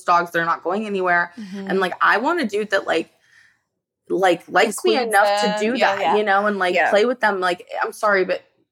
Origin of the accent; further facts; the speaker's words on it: Sweden; now in United States; I live in Arizona, but like I'm from Sweden.